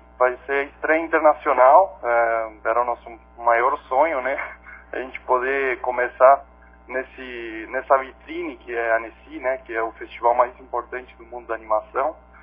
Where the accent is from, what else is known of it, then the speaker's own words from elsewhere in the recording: Montevideo, Uruguay; now in Florianópolis, Brazil; eu sou natural do Uruguai, de Montevideo, e faz mais de 17 anos que moro aqui em Florianópolis, né? Tenho dupla cidadania com mãe brasileira e pai uruguai.